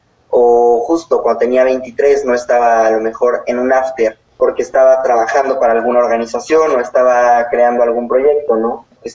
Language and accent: Spanish; Puebla, Mexico; yo soy poblano. … Soy poblano.